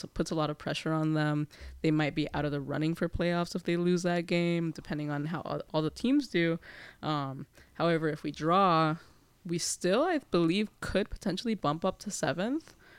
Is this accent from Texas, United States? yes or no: yes; Dallas, Texas, United States; And I'm like, maybe my hometown Dallas would show out.